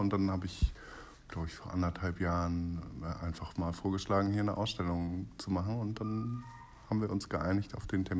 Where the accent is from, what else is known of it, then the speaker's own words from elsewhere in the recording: Hamburg, Germany; Ich bin Künstler aus Hamburg